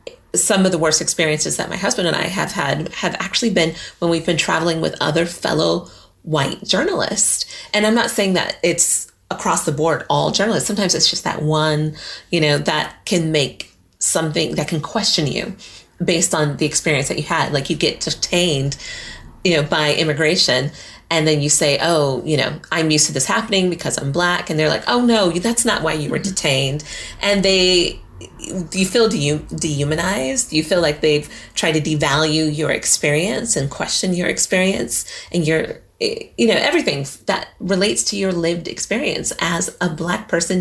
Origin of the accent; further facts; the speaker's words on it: United States; this could be anywhere from, let's say, my home country, the U.S.